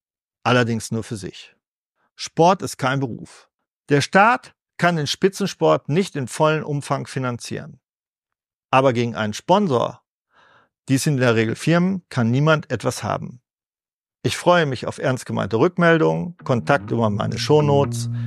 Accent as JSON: {"language": "German", "region": "North Rhine-Westphalia", "country": "Germany", "said": "Dann kam mir als Ostwestfale der Standardruhepuls von 35 auch mal hochschnellen auf 37."}